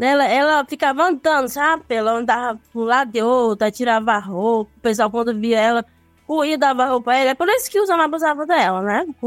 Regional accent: Pereiro, Brazil; Nasci aqui mesmo, em Pereiros

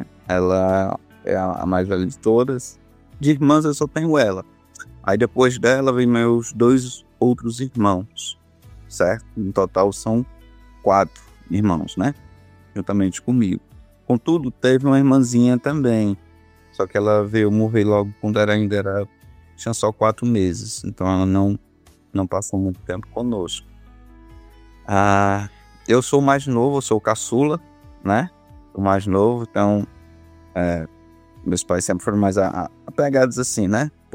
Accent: Redenção, Ceará, Brazil; Nós somos natural daqui mesmo, de Redenção, especificamente aqui no distrito chamado Antônio Diogo. E tanto eu quanto minha esposa, nós somos daqui. Eu nasci aqui no ano de 1995, né?

